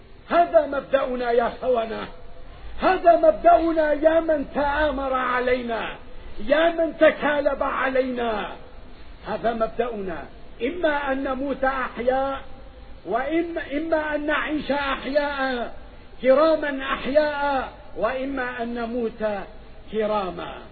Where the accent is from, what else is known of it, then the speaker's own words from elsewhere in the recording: Syria; والله نحن كسوريين قيادة وحكومة وشعبا لا نرضى على الإطلاق أبدا أن يمس أردني في بلده وبين أهله بسوء